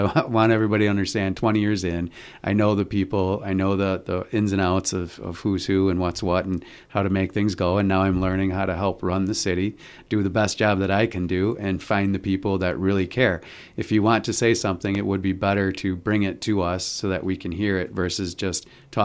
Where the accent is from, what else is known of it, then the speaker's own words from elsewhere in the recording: New Berlin, Wisconsin, United States; So I grew up in New Berlin, which is just a small city like